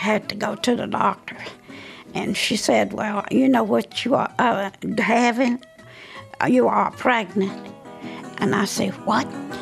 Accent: Lynchburg, Virginia, United States; I'm from Lynchburg all my life.

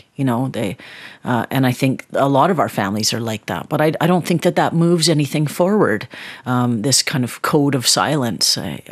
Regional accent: Yukon, Canada; It's basically stories about myself and my cousins when we were all little kids growing up in the Yukon.

